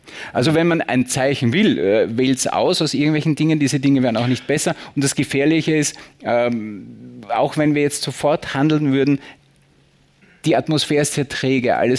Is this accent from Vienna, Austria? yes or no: yes; Vienna, Austria; ich komme aus Wien